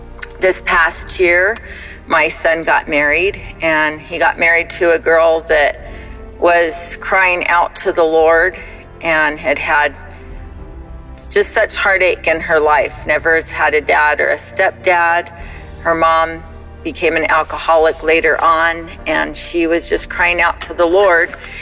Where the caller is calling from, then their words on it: Prescott Valley, Arizona, United States; I'm calling from Prescott Valley, Arizona.